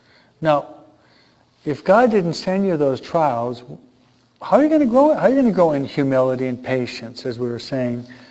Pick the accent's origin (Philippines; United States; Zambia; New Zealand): Philippines; accent: Filipino; English is a second language; He's not going to understand my Filipino accent, okay?